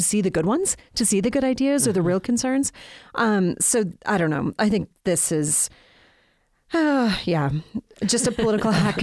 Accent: North Dakota, United States; I'm from North Dakota, where cloud seeding also is a common practice.

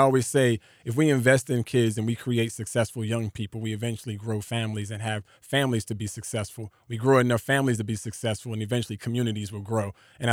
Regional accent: Newark, New Jersey, United States; growing up in Newark, New Jersey, I definitely experienced some challenges, especially in school and out.

